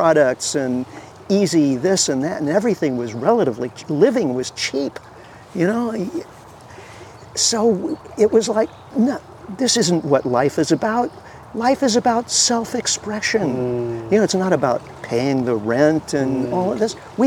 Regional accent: Midwest, United States; as a kid growing up in the Midwest in the 1950s and 60s, abundance was everywhere.

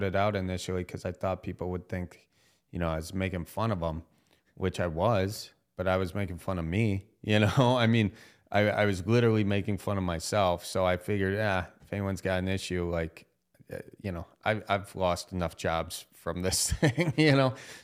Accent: Wisconsin, United States; accent: Wisconsin; my Wisconsin accent always came out and was always kind of an issue. I would say some words wrong.

